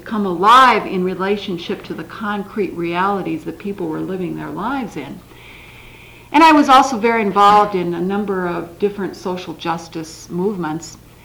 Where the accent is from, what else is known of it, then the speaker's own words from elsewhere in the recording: Chicago, Illinois, United States; I'm from Chicago, where I work for the churchwide offices of the ELCA.